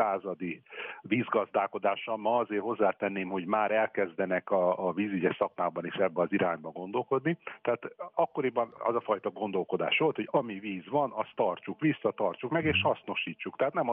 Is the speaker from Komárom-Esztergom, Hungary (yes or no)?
no; Szarvas, Békés, Hungary; Például ugye, hogy említettem, hogy szarvasi vagyok.